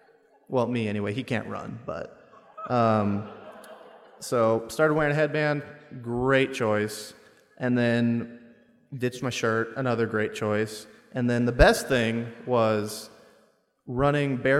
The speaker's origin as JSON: {"language": "English", "town": "Omaha", "region": "Nebraska", "country": "United States", "said": "I'm from Omaha. I'm a sophomore. I'm doing business administration."}